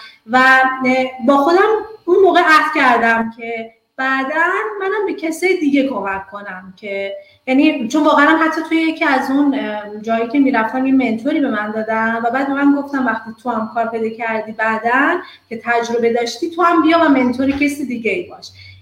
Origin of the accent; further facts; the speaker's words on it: Iran; moved away as an adult; now in Canada; من خودم وقتی اومدم کانادا با کار اومدم، برای پستاکم اومدم، یعنی با یک جاب آفر از ایران اومدم.